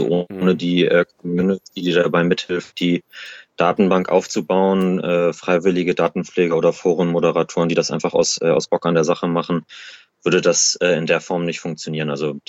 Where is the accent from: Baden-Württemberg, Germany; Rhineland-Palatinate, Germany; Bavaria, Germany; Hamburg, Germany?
Hamburg, Germany; also born or lived in Kiel; ich komme ursprünglich aus Hamburg, habe aber in Kiel studiert